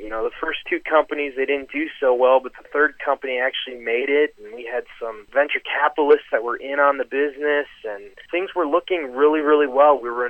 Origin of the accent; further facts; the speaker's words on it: Milwaukee, Wisconsin, United States; now in Cleveland, United States; So originally, I am from Milwaukee, Wisconsin.